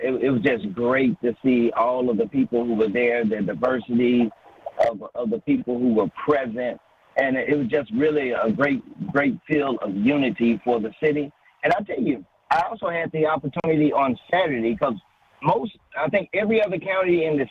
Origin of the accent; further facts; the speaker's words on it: Abbeville, Mississippi, United States; moved away; I'm originally from Abbeville, Mississippi, a little small town, about 316 people.